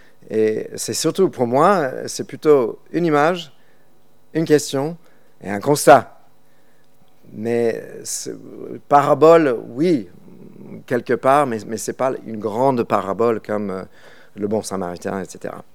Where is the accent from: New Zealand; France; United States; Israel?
United States; first language English; French is a second language; je lis toujours en anglais parce que je viens des États-Unis, c'est ma langue de cœur.